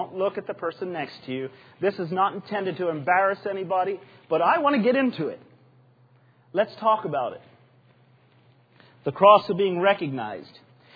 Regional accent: Pennsylvania, United States; And I said, no, actually, I'm from Lebanon County.

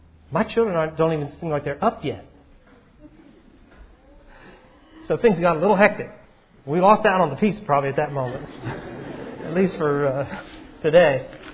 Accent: United States; I'm an American. I want to do everything. I want to experience every good thing.

